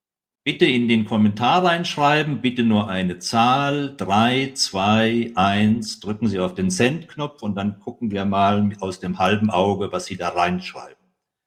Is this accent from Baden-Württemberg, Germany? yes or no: yes; Baden-Württemberg, Germany; wir kommen ja aus dem Baden-Württembergischen, aus dem Schwäbischen.